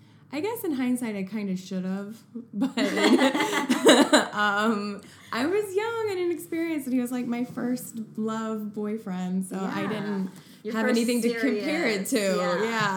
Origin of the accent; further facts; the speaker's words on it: Missouri, United States; I'm from Missouri. So everyone's just trying to get out.